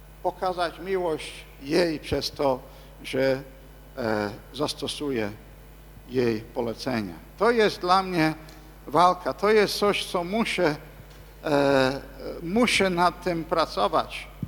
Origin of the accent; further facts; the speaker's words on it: England, United Kingdom; Polish is a second language; moved away; 30 parę lat temu wyjechałem ze swojego kraju. Więc teraz Anglicy by nie powiedzieli, że jestem Anglikiem.